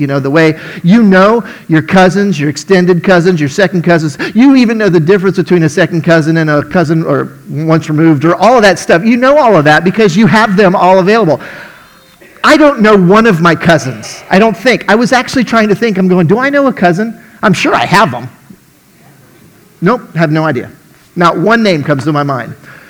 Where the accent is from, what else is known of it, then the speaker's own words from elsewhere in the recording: Miami, Florida, United States; I grew up in Miami when I was a child. My neighbors were German. My neighbors were Chinese. My neighbors were Cuban.